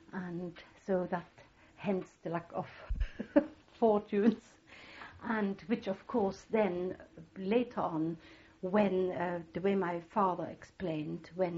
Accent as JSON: {"language": "English", "town": "Dresden", "region": "Saxony", "country": "Germany", "tie": "born or raised there", "second_language": "English", "said": "I was born in Dresden and brought up in Dresden."}